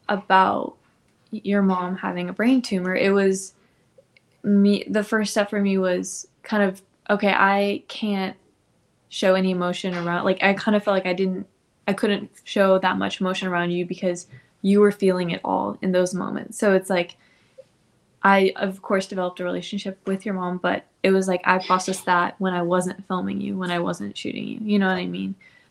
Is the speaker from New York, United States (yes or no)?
no; Louisville, Kentucky, United States; I'm from Louisville, Kentucky